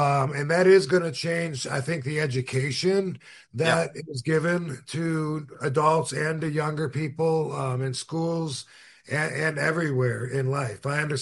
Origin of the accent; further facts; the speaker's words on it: Battle Creek, Michigan, United States; Go see my hometown, Battle Creek, Michigan.